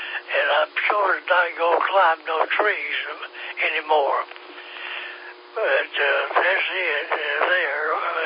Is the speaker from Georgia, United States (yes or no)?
no; Southport, North Carolina, United States; But we was raised down in Southport, North Carolina, and White Bull, down there, and well, that's where I put most of my time.